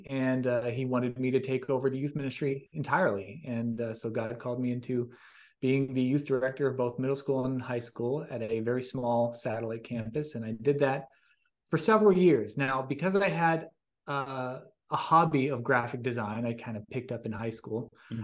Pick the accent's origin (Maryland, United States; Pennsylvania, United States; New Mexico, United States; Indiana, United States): Pennsylvania, United States; moved away as an adult; now in Bakersfield, United States; No, actually, I grew up in Western Pennsylvania, a very small town, and graduated high school, moved out to Hollywood to pursue acting